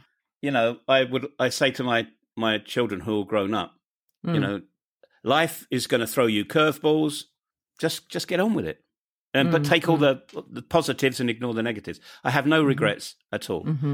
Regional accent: United Kingdom; accent: British; My two grandsons now make fun of their parents and are about to make fun of me because of my British accent, because they speak with a New Jersey accent.

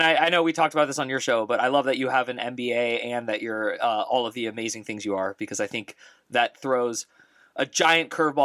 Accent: California, United States; Awesome, which is where I grew up.

